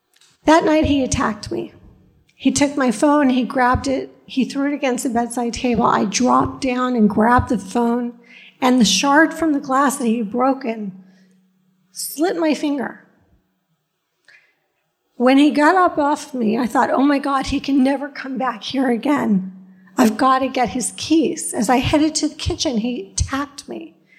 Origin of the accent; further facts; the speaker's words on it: Brentwood, California, United States; I grew up in Brentwood, California, a place that nobody ever heard